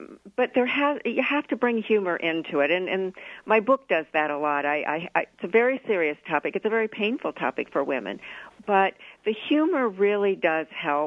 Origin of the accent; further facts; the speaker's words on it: Indiana, United States; also born or lived in Michigan; Well, I grew up in Indiana, actually, and then moved to Michigan. So I lived in Michigan most of my adult life. I now live in Tennessee as a retired person